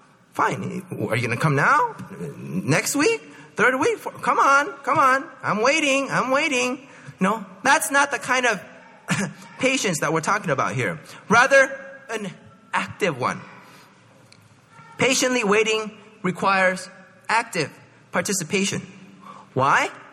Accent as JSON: {"language": "English", "town": "Palo Alto", "region": "California", "country": "United States", "tie": "born or raised there", "said": "I mean, I grew up in Palo Alto, so it's a little bit longer, maybe 20, 30 minutes longer."}